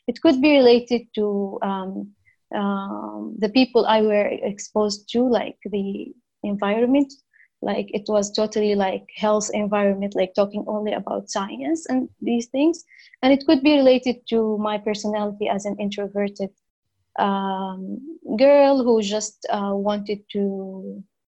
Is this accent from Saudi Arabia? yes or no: yes; Saudi Arabia; English is a second language; I am a woman, a Muslim, Arab. I'm obviously from Saudi Arabia. Mm-hmm. I am a mom of two kids. I'm physically able. And I am an Arabic and English speaker. I am heterosexual.